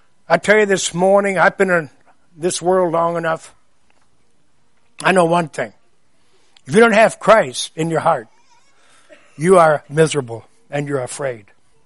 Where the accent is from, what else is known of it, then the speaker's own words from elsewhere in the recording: New York, United States; Where I grew up in New York State, we had a lot of snow.